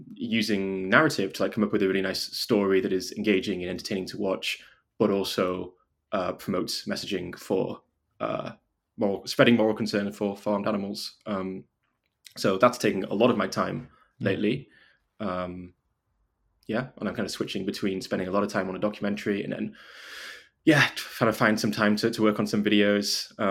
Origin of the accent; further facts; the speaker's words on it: Wrexham, Wales, United Kingdom; now in London, United Kingdom; and I'm originally from North Wales, Wrexham. I now live in London